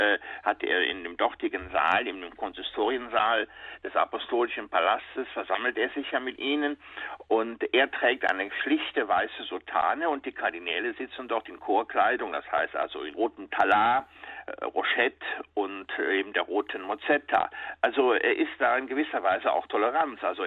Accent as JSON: {"language": "German", "region": "Rhineland", "country": "Germany", "said": "dann fällt mir als Rheinländer ein alter Kölner Karnevalsschlager"}